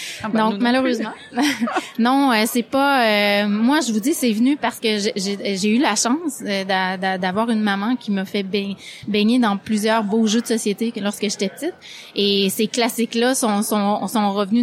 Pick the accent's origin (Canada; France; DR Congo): Canada; Quebec; Donc, chez nous, au Québec, ben on a utilisé beaucoup le jeu.